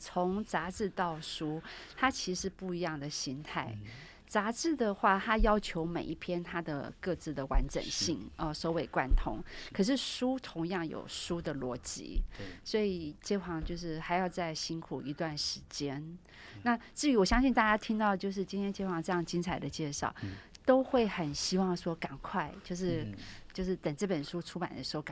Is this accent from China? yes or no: no; Taiwan; 其实作为台湾人，就是民间信仰真的是我们生活的一部分。